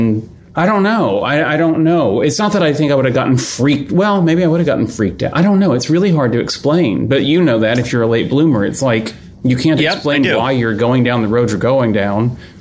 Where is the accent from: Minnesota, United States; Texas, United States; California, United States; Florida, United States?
Texas, United States; Houston; moved away as an adult; Yeah, I left Houston to go to grad school when I was 26.